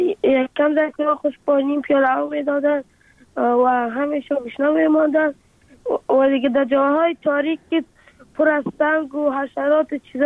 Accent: Afghanistan; حالا آرزو دارم که بخیر کلام که شدم افغانستان و وطن خودم را بسازم

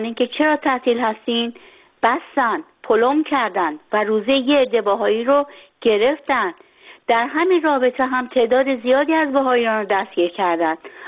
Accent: Iran; born there; تو ایران دنیا اومدیم و داریم زندگی میکنیم

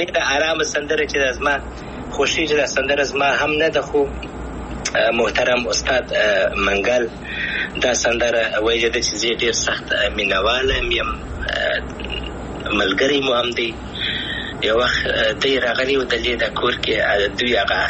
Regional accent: Afghanistan

